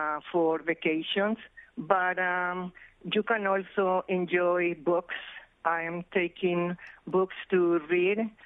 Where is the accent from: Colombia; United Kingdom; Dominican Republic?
Colombia; now in New York, United States; I came from Colombia 47 years ago. I came to work as a domestic.